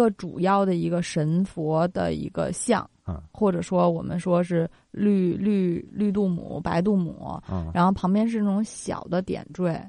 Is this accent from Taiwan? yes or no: no; Beijing, China; 这个白塔就是因为我是北京人嘛